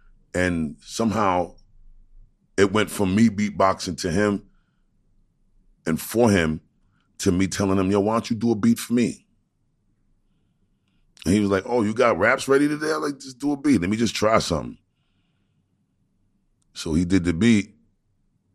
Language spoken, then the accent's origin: English; Brooklyn, New York, United States; And I'm saying to myself, I'm from Brooklyn.